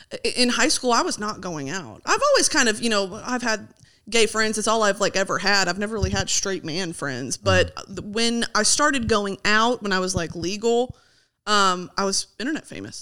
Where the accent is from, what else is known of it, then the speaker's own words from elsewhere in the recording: Texas, United States; Houston and Dallas. I've got family